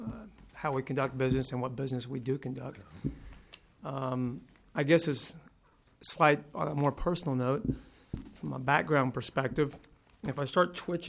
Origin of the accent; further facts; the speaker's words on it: Tennessee, United States; moved away as an adult; also born or lived in Atlanta, United States; As a background, I'm from the East Coast. Some of you may be able to tell, from the state of Tennessee originally. Moved to this state back in 1993 following law school.